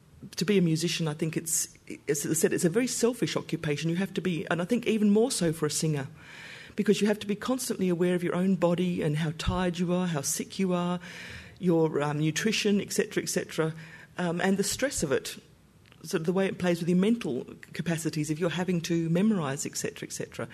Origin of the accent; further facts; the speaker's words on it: Perth, Western Australia, Australia; growing up in Perth, my father and mother were children of the war in England. No opportunities, and they left England to get opportunities for their three children, my two brothers